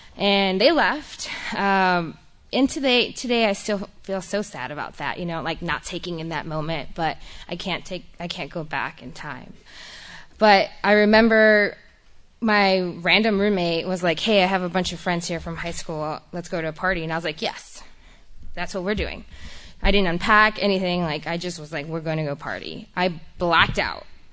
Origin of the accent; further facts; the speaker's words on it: Chicago, Illinois, United States; now in San Antonio, United States; So I will, you know, I'm not from Texas. I was born and raised in Chicago. Thank you. Awesome. Texas, I live in San Antonio now, so it was a second home.